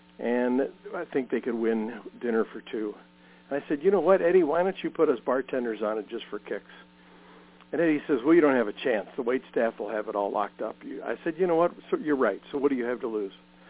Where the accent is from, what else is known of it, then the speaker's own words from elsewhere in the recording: St. Louis, Missouri, United States; But I was born and raised in the St. Louis area, went to high school, played sports